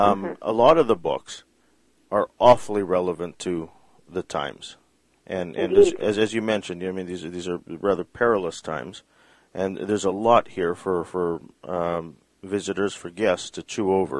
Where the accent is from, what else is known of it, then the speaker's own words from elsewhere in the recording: Philippines; and being Filipino, naturally, I wanted